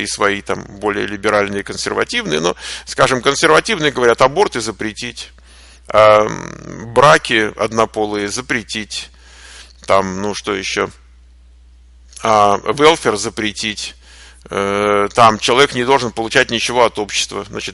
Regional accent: Moscow, Russia; вот я человек, который вырос в Москве

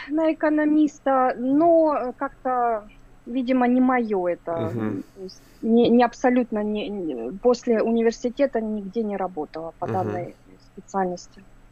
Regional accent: Cherkasy, Cherkasy Oblast, Ukraine; Мы из Украины, из города Черкасы.

